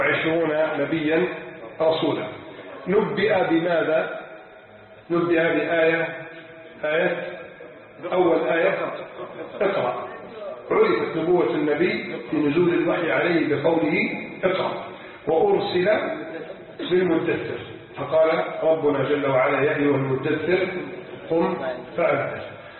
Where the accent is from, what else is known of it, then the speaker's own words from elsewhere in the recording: Egypt; بلدنا مصر